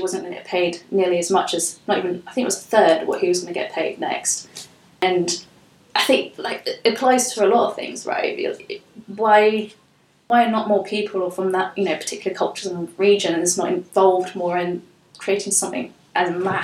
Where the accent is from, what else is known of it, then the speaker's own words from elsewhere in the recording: Singapore; Anyway, to me as a Singaporean, that's how you'd cook it.